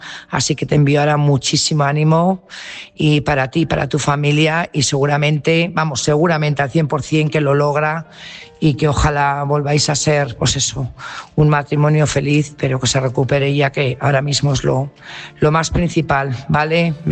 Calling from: Burgos, Castile and León, Spain; corresponsal de Burgos.

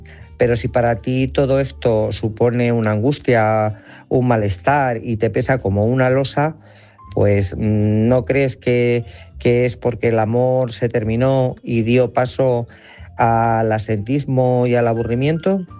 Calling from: Guadalajara, Castilla-La Mancha, Spain; de Guadalajara.

